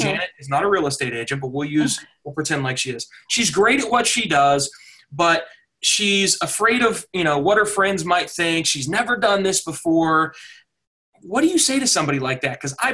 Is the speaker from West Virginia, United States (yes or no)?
yes; West Virginia, United States; accent: thick country accent; I'm from West Virginia. A lot of people from here, very thick country accents. I was always very self-conscious of that. I don't have it anymore because I've kind of erased it.